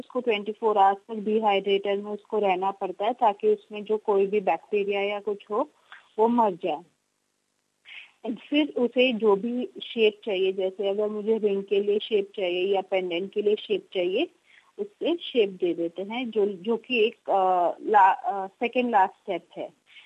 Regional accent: Chennai, Tamil Nadu, India; मैं चेन्नई इंडिया से हूँ।

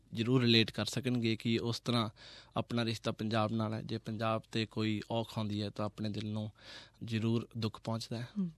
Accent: Bathinda, Punjab, India; moved away as an adult; now in Australia; ਮੈਂ ਬਠਿੰਡੇ ਦਾ ਜੰਮਿਆ ਪਲਿਆ ਤੇ 19 ਸਾਲ ਦੀ ਉਮਰ 'ਚ ਮੈਂ ਇੱਥੇ ਆ ਗਿਆ ਸੀ ਤੇ ਐਜ਼ ਅ ਸਟੂਡੈਂਟ ਆਏ।

